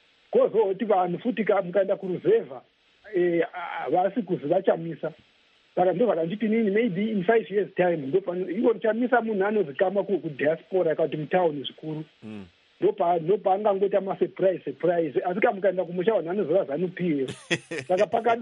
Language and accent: English; Botswana; Hey, I'm from Botswana.